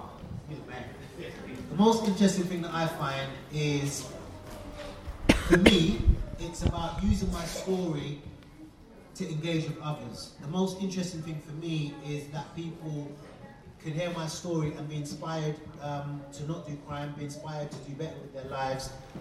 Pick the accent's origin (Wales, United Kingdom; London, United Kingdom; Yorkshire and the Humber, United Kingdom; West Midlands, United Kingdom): London, United Kingdom; Croydon; also born or lived in Battersea; My background was I was born around Battersea area, and at school age I was moved to Croydon. So I actually went to this school upstairs. So I went to Ashburton School.